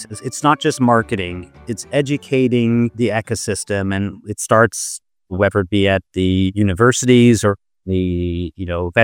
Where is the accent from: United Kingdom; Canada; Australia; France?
Canada; moved away; I grew up in Canada.